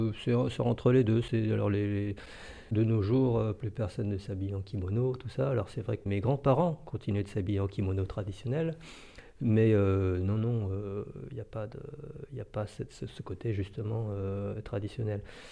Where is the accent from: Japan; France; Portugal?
Japan; Tokyo; Eh bien, je viens de Tokyo, la capitale.